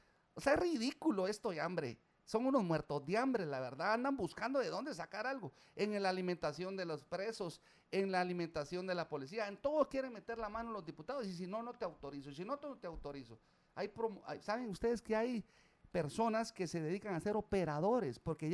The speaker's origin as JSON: {"language": "Spanish", "country": "Guatemala", "tie": "born there", "said": "nacido en Guatemala, con un apellido guatemalteco"}